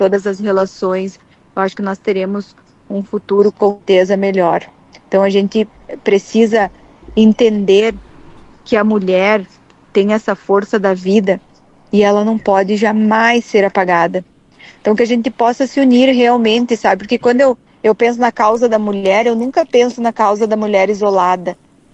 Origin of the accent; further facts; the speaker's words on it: Rio Grande do Sul, Brazil; eu me deparar com essa grandeza cultural da minha terra, diante do … que me ensinou a amar as missões, com certeza formou totalmente minha identidade